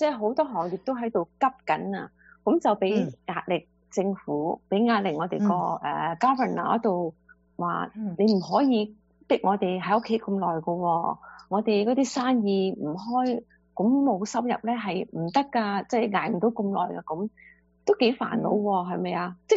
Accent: China; 我哋中国人就好少自己喺度揼嘢做嘢噶嘛

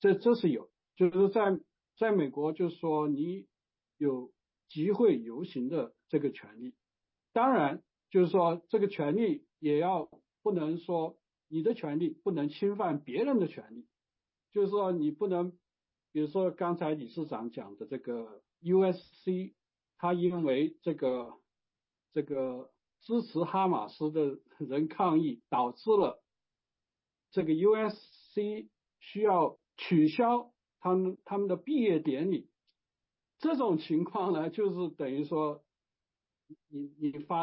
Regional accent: China; now in United States; 就是移民到美国，特别是我是从中国来，那就是要在美国是需要一段时间适应

